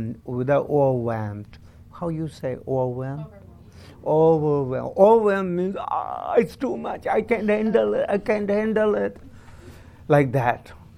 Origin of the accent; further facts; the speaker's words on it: Tibet, China; And I'm from Tibet, so grow up with a yak stick and lamb chops and cheese and yogurt.